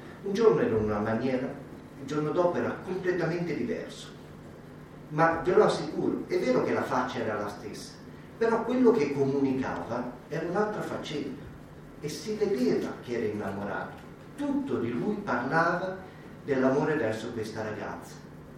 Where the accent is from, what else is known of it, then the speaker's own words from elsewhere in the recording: Milan, Lombardy, Italy; Io sono di Milano, quindi diciamo molto lontano.